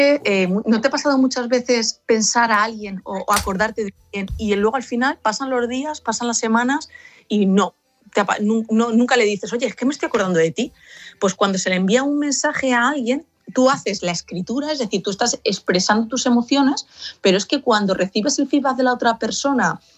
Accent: Spain; somos, repito, seres humanos que vivimos en sociedad y además en una cultura colectivista, que somos los españoles.

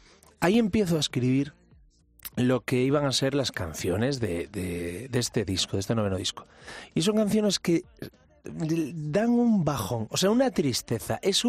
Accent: Galicia, Spain; voy más allá como intenso gallego que soy.

